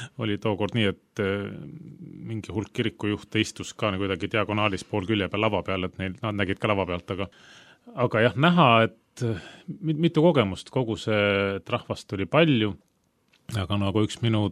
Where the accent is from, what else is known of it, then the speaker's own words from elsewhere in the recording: Tallinn, Harju County, Estonia; now in Tartu, Estonia; Olen üle poole oma elust elanud nüüd juba Tartus, olen pärit Tallinnast, usklikus peres üles kasvanud, Oleviste kogudus oli meie perekonna kodukogudus